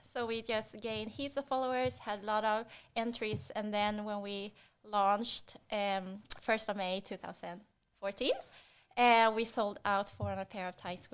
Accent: Sweden; moved away; also born or lived in Auckland, New Zealand; I lived in Auckland for a couple of years, and then I'm originally from Sweden.

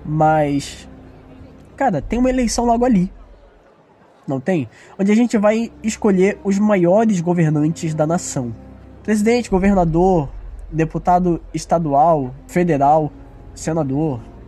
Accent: Brazil; Não, cara, eu falo isso porque eu sou brasileiro.

